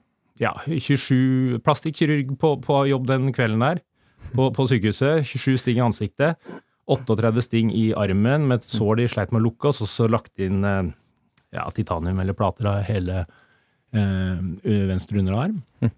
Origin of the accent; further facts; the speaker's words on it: Innlandet, Norway; selv om jeg vokste opp på Hedemarken